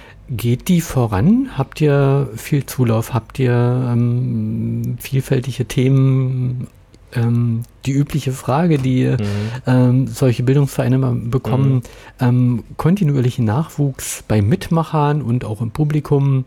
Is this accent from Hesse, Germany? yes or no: no; Brandenburg, Germany; Wahrscheinlich, ich bin Brandenburger.